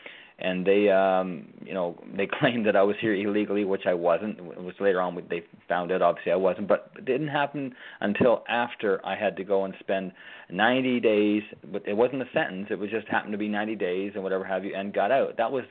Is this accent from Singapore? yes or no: no; Canada; moved away as an adult; now in United States; because this is where I come to from Canada, and I believe 100% that I was compelled by God to come here, and I've had more evidence of it since day one, since I first got here, and that was almost 13 years ago this July.